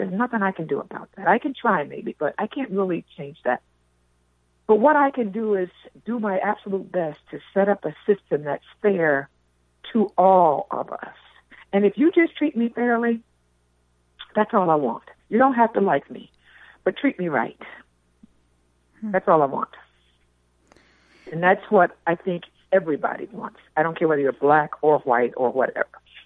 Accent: Washington, District of Columbia, United States; now in Iowa, United States; This is out on the East Coast, which is where I come from. I moved here from the Washington, D.C. area 16 years ago. So I'm not a native to Iowa.

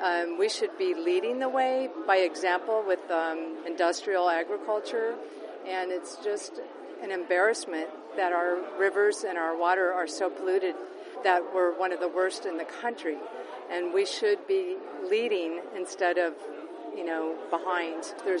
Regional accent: Des Moines, Iowa, United States; I'm from Des Moines, Iowa. I grew up and was raised here in the state of Iowa. I've been gone for 35 years and just returned the past couple years

